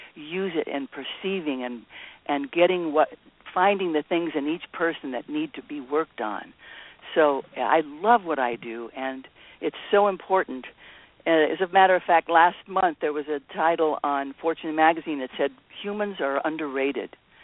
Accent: Hollywood, California, United States; born there; I was born in Hollywood. God forbid.

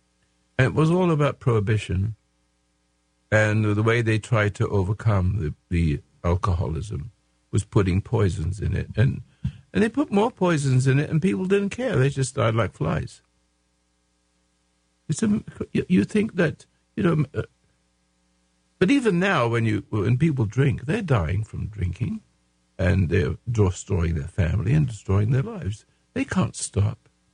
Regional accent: England, United Kingdom; Because I come from England, and the upper crust, they speak a special kind of English that gets under your skin.

